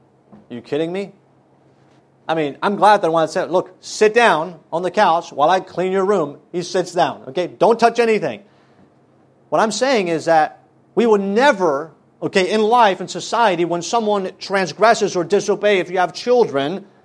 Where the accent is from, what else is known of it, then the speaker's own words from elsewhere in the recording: France; You know, when I grew up in France, and I went through the public school system